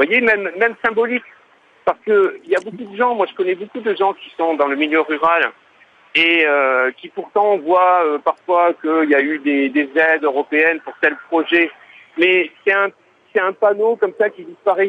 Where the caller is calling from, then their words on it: Paris, Île-de-France, France; moi j'écoute, je suis de Paris